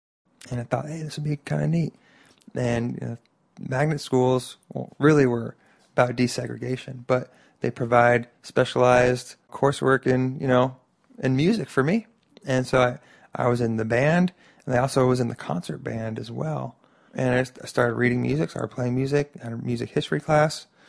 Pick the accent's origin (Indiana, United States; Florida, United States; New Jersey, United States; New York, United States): Florida, United States; Miami; I come from South Florida. I was born in Miami, 1978. And I stayed in South Florida for, you know, almost 20 years of my life.